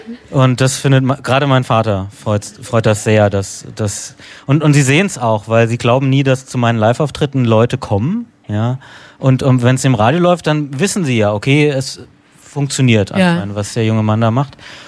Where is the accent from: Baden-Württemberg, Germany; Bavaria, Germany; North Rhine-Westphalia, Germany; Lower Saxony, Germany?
Baden-Württemberg, Germany; Freiburg; Meine Mutter ruft aus meiner Heimatstadt Freiburg an.